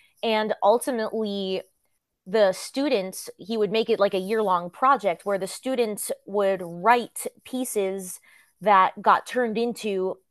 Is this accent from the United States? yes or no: yes; Yorktown, New York, United States; I'm from Westchester County originally. I grew up in Yorktown.